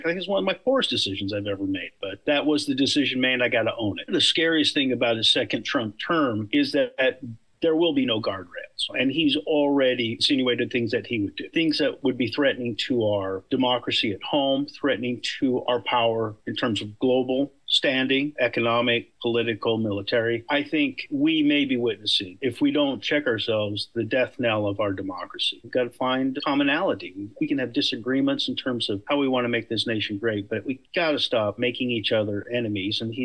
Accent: Oklahoma, United States; I'm from Oklahoma.

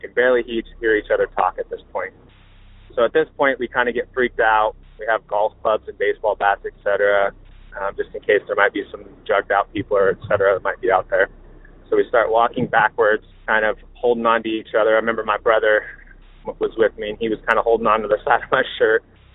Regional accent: Salina, Kansas, United States; I'm from Salina, Kansas.

